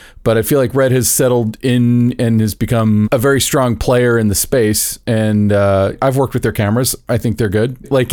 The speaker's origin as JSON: {"language": "English", "town": "Orlando", "region": "Florida", "country": "United States", "said": "because I'm from Orlando, Florida, and I somewhere had his DP reel"}